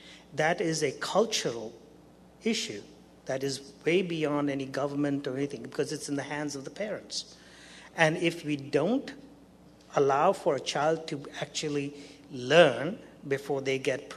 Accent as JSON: {"language": "English", "country": "India", "moved": "yes", "said": "I come from India originally. My first year that I was here, 30-odd years ago"}